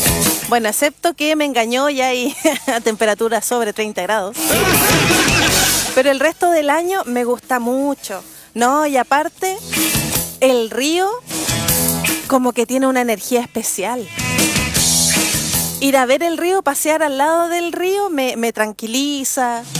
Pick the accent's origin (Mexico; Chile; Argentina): Chile; north; now in Valdivia, Chile; los que venimos del norte, que allá es lindo a su manera, por supuesto.